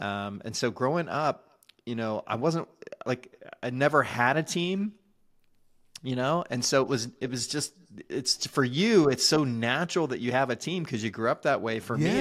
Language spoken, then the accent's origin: English; Richmond, Virginia, United States; I grew up in Richmond, Virginia.